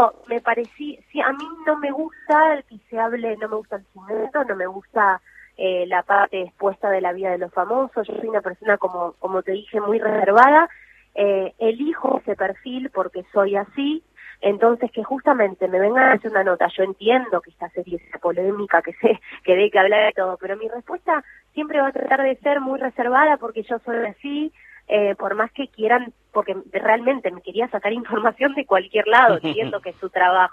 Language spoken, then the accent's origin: Spanish; Argentina; also born or lived in Italy; Yo las veces que estuve allá en Italia y me han escuchado que soy argentina